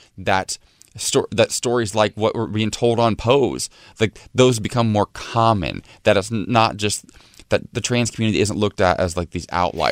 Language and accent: English; Ohio, United States; Shout out to the Buckeyes, my home state of Ohio as well.